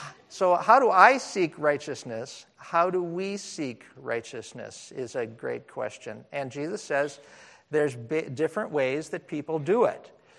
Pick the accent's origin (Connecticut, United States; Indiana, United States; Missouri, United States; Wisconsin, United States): Wisconsin, United States; I grew up in Wisconsin. Many of you know I'm a Green Bay Packer fan.